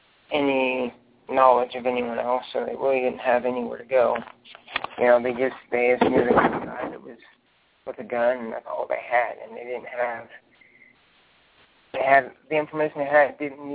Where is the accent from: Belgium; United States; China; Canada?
United States; Lafayette, Indiana; I'm from Lafayette, Indiana. I'm a visiting my sister in Kalamazoo, Michigan